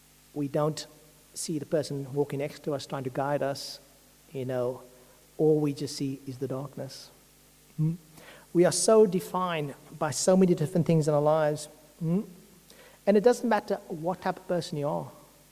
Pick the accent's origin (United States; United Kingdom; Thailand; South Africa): South Africa; people come and say, oh, where are you from? Oh, I'm from South Africa.